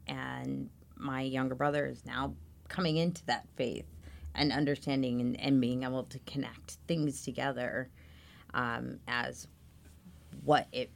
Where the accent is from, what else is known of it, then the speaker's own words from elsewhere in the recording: England, United Kingdom; although growing up in England, drinking tea, having high tea and whatnot